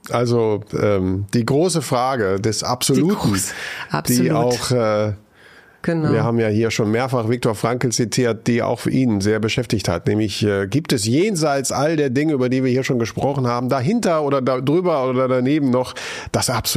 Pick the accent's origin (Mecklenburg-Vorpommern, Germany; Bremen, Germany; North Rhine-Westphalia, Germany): Bremen, Germany; born there; in meinem Geburtsort in Bremen gegründet.